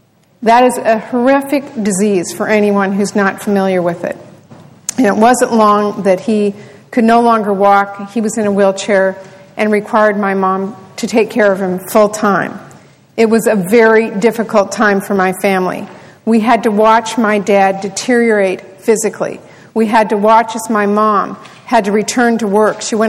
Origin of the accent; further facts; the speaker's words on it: Washington, United States; And institutions like the University of Washington in my home state have to have the ability to compete with organizations in other countries.